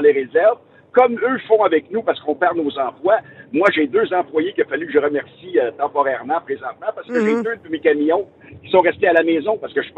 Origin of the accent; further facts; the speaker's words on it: Quebec, Canada; on devrait peut-être, nous, en tant que Québécois, faire de la solidarité aussi